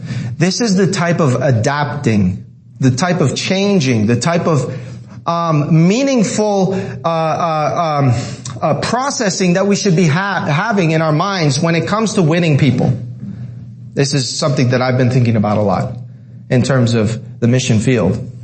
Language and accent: English; New York, United States; also born or lived in Canada; I'm in Mexico. I was born in Canada. I was raised in New York. Here I am in Texas.